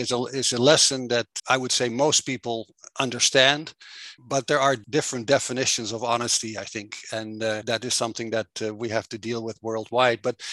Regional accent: Netherlands; English is a second language; now in United States; I'm your host. I'm originally from the Netherlands, happily residing in the beautiful state of Arizona in the United States

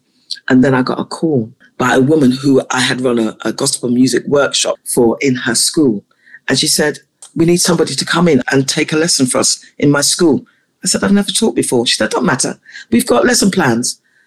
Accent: London, United Kingdom; I grew up in Southwest London.

